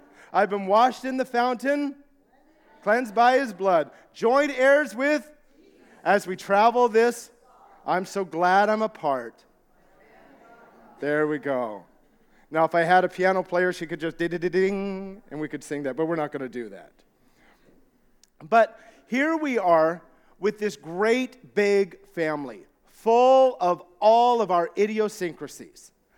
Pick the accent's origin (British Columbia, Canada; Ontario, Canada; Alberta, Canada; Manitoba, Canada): British Columbia, Canada; Tumbler Ridge; also born or lived in Newfoundland; When we first got married, we moved back to my hometown of Tumbler Ridge, BC, which is where I grew up after we had left Newfoundland. So some people think, well, I thought you were a Newfie. I am a Newfie, but it's that we moved out there